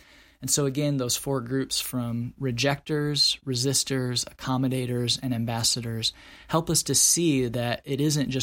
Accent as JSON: {"language": "English", "region": "Midwest", "country": "United States", "tie": "born or raised there", "said": "growing up in the Midwest and kind of a religious area, it was something that you just accepted and believed."}